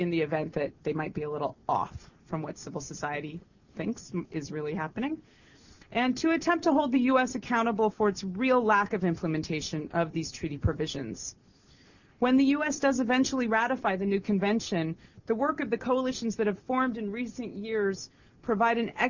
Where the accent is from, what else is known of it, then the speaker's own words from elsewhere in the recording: San Francisco, California, United States; I, of course, am very proud of that since I'm from San Francisco